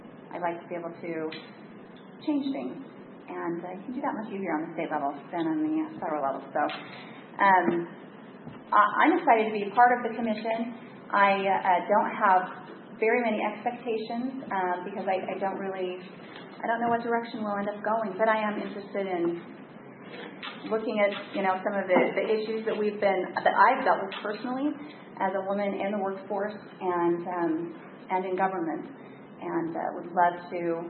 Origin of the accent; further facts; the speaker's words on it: Utah, United States; I was elected to the state Senate 2 years ago, and I'm from South Utah County.